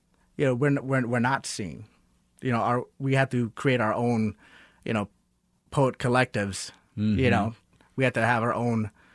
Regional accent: Texas, United States; I am from Texas by way of my mother and father, who are Puerto Rican and Panamanian. I was born on an army base. My father was a drill sergeant.

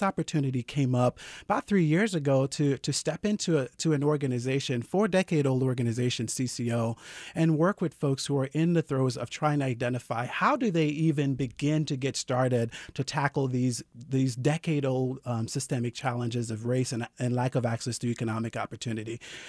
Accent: Jamaica; the small village that I was raised in Jamaica, right?

